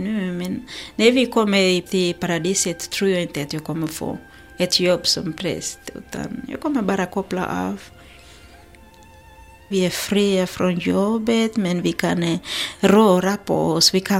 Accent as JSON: {"language": "Swedish", "country": "Tanzania", "first_language": "Kichaga", "second_language": "Swedish", "said": "Det är Kichaga. Det talas av väldigt, väldigt lite grupp där i Tanzania kanske."}